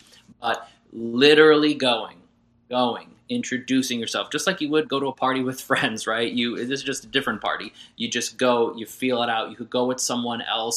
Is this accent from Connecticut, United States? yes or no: yes; Connecticut, United States; Even though I'm from Connecticut and New England, the book is not written in a way where it's only specific to Connecticut campaigns.